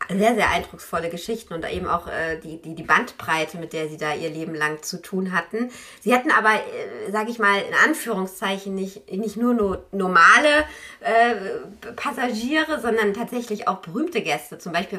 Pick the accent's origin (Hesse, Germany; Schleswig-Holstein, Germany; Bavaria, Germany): Hesse, Germany; Frankfurt; ich komme ja aus Frankfurt, ich kenne den Frankfurter Flughafen.